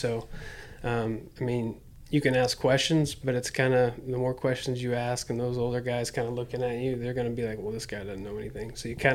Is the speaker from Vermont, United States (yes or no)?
no; Oklahoma City, Oklahoma, United States; now in Dallas, United States; moved down here to Dallas. I'm originally from Oklahoma City.